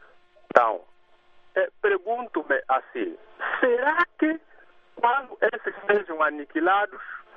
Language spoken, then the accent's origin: Portuguese; Angola; nós, como angolanos